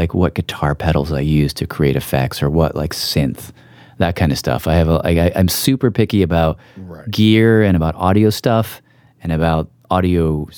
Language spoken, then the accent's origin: English; United States